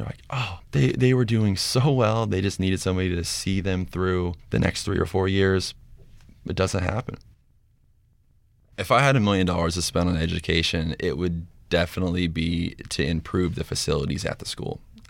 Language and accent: English; Seattle, Washington, United States; and I'm from Seattle, Washington. Where I grew up, we went to middle school, and then you went to the next high school.